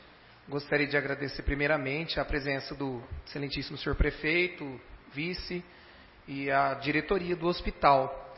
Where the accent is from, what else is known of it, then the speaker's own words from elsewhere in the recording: Garça, São Paulo, Brazil; born there; eu moro em Garça, eu nasci em Garça